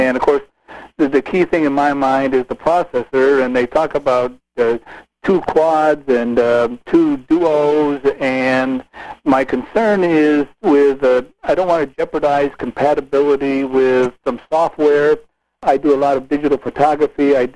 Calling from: Greece, New York, United States; I'm calling from Greece.

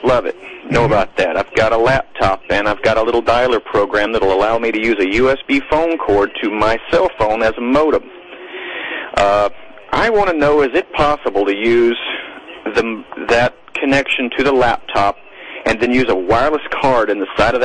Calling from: South Carolina, United States; Calling from South Carolina.

